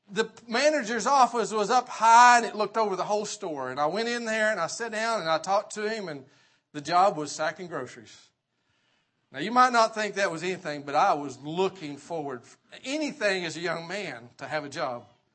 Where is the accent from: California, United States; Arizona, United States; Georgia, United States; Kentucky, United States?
Kentucky, United States; I grew up in Kentucky, just as some would say, a hillbilly.